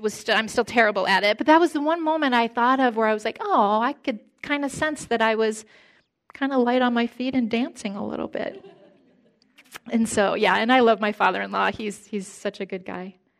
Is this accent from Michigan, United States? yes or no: yes; Michigan, United States; I remember growing up in Michigan with my grandparents. We'd go over to my grandparents' house, and we would watch the old big band shows